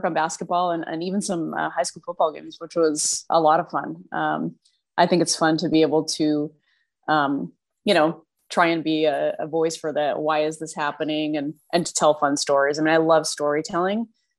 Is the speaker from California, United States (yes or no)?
no; Colorado, United States; And I grew up in Colorado. My family had season tickets to the Broncos.